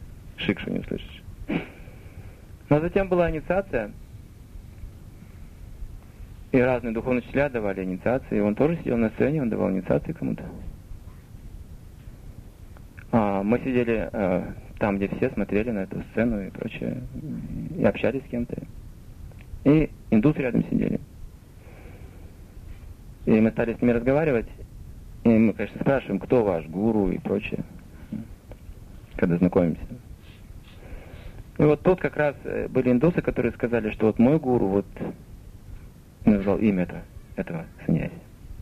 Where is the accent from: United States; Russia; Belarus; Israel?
Russia; moved away; мы приехали из России, вообще ничего не видели.